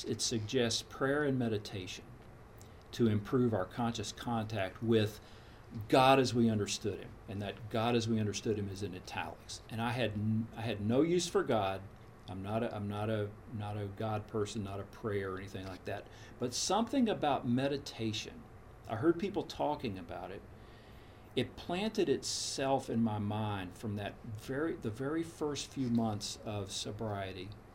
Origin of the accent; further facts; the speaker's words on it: Nashville, Tennessee, United States; I grew up in Nashville, Tennessee. I left when I went to grad school, but I was there for my childhood.